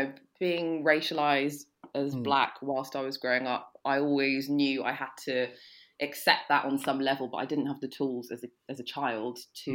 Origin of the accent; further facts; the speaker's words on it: Sutton, London, United Kingdom; I grew up in Sutton, which is, you know, zone 5 London, very white back in the early 2000s. It's got a lot more mixed now, but it's sort of near Croydon